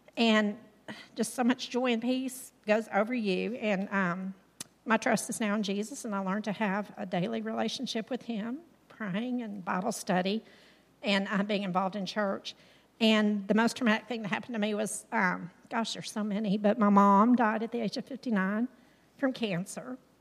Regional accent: Houston, Texas, United States; I grew up in Houston, Texas with my mom, dad, sister, and brother.

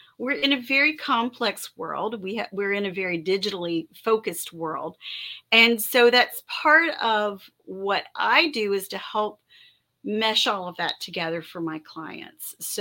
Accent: East Coast, United States; also born or lived in Europe; now in Texas, United States; I grew up on the East Coast, which of course is culturally different here from here in Texas where I live now.

